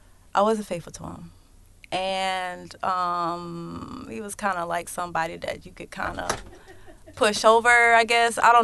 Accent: Arkansas, United States; Like, we're from Arkansas. That's like, the town we're from in Arkansas is like 30 minutes from Memphis. So it's like really bluesy, like on the music tip.

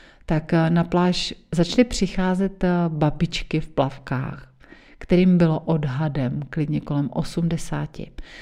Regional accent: South Moravian Region, Czechia; já pocházím z vinařské rodiny z Jižní Moravy. A nejenom, že jsem od malička chodila do vinohradu

